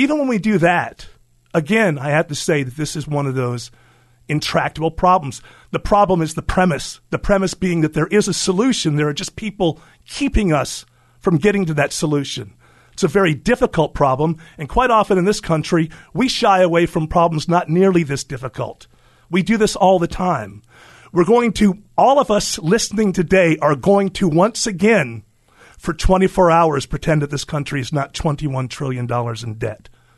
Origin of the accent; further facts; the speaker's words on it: United States; the answer is I'm an American, therefore I didn't see it.